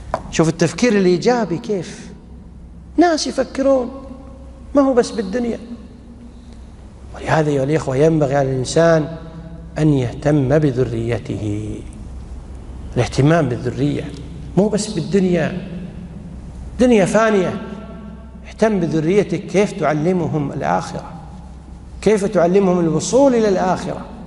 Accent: Kuwait; عندنا بالكويت

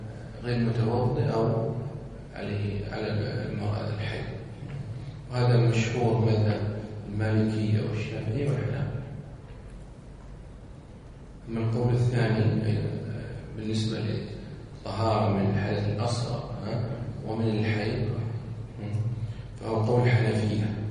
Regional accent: Saudi Arabia; عندنا في السعودية

